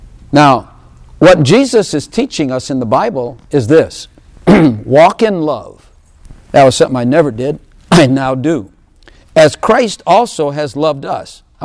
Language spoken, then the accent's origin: English; Chicago, Illinois, United States; I know him well because I know how his brain thinks, because he comes from Chicago and I come from Chicago.